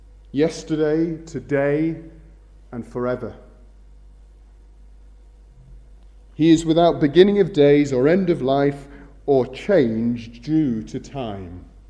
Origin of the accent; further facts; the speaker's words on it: England, United Kingdom; also born or lived in Scotland / Northern Ireland; now in Wales; I've lived in Scotland. I was born and brought up in England, spent a great deal of time in Northern Ireland, and now I live in Wales.